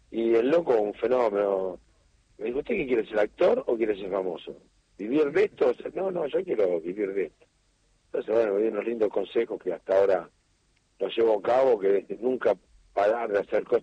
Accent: Escobar, Buenos Aires Province, Argentina; now in San Isidro, Argentina; ahora estoy viviendo en San Isidro, pues yo soy oriundo de Escobar, muy conocida en una época por ser la capital nacional de la flor

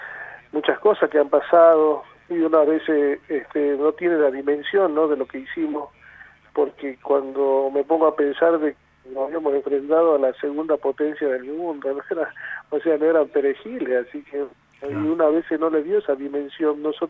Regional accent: Argentina; somos argentinos

